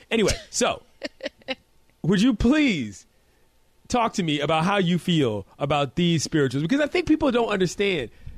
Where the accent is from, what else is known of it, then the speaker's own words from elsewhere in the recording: Washington, District of Columbia, United States; I've been seeing all these tweets about the football team from my hometown